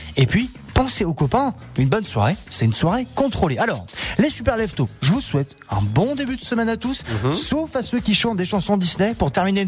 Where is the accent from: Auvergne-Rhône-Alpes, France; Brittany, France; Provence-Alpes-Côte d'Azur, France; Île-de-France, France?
Auvergne-Rhône-Alpes, France; Chamonix; sauf que je suis de Chamonix